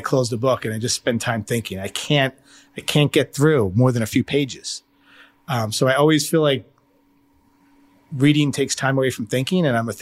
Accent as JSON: {"language": "English", "town": "Staten Island", "region": "New York", "country": "United States", "accent": "Staten Island", "said": "And they made fun of my accent. And I was this like, just assumed to be dumb because I had this like thick, you know, Staten Island accent"}